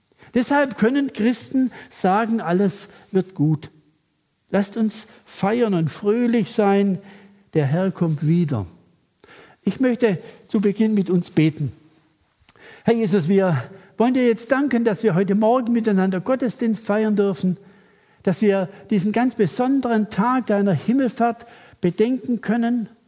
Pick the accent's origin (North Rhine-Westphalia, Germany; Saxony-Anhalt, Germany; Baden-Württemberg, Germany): Baden-Württemberg, Germany; Dornhan; Ich komme aus Dornhahn-Gundelshausen, einer kleinen Stadt am Rande des Schwarzwaldes.